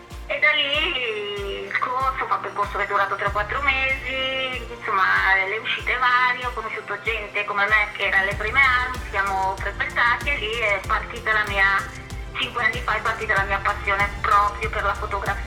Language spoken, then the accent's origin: Italian; Vigevano, Lombardy, Italy; ho 46 anni, la mia passione per la fotografia arriva tardissimo, 5 anni fa, sono di Vigevano che è in provincia di Pavia, quindi sono un po' distante da voi.